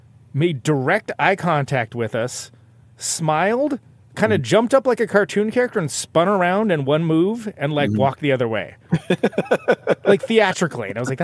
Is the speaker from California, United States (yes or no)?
yes; California, United States; I only heard the worst country music you ever heard growing up in the Central Valley